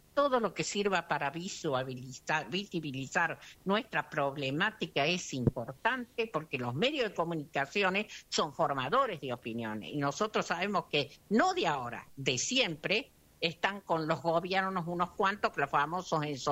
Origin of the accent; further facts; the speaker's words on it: La Rioja, Argentina; born there; Yo como riojana, yo soy nacida de La Rioja.